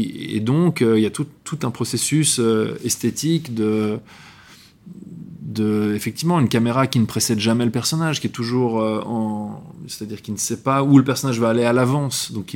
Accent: Geneva, Switzerland; Moi, je viens de Genève.

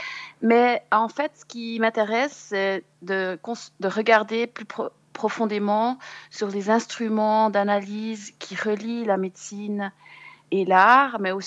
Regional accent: Jura, Switzerland; moved away; moi j'ai quitté le Jura il y a aussi une vingtaine d'années

